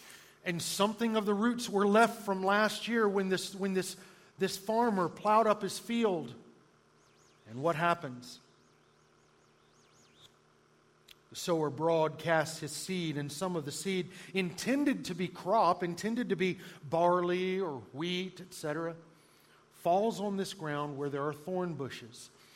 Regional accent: the South, United States; I grew up in the South, and living there, I had a living, breathing illustration of this everywhere I looked.

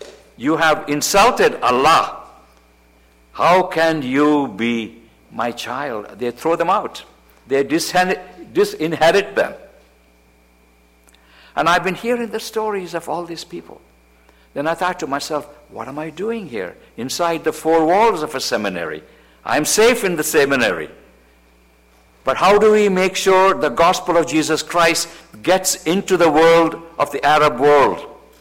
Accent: Kolkata, West Bengal, India; In the time when I was in high school in Calcutta, I grew up in Calcutta. My dad was a pastor.

